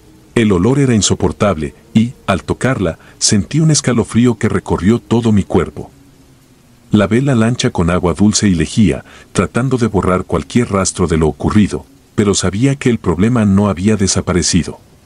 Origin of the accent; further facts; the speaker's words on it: Progreso, Yucatán, Mexico; Soy de Puerto Progreso, Yucatán. Llevo más de 20 años pescando en el mismo mar que me vio crecer